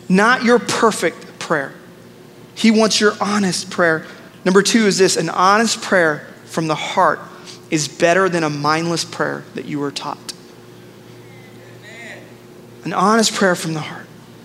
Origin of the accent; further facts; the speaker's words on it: India; And I realized the other day as an Indian, when I talk about a praying elephant, I got to clarify some stuff.